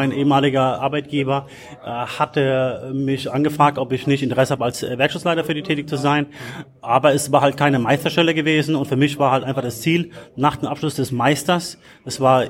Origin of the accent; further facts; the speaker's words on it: Mannheim, Baden-Württemberg, Germany; damals habe ich einen Schluss gefasst, dass ich zurückgehe in meine Heimatstadt Mannheim